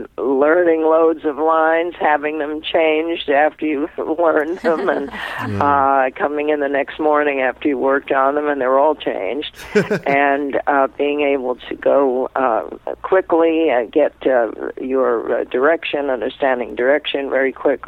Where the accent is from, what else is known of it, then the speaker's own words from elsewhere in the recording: New York, United States; We met when I first started in New York, because I'm from New York, when I first started, when I was about 18